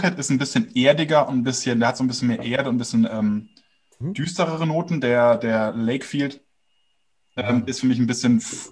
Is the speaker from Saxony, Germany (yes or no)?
no; Bavaria, Germany; in Franken, wo ich herkomme